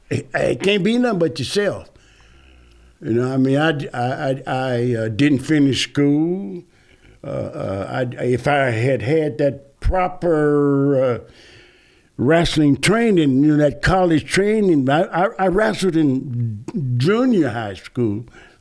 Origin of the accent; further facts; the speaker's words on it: Waterloo, Iowa, United States; I'm from Waterloo, Iowa, and that's the Kansas City area.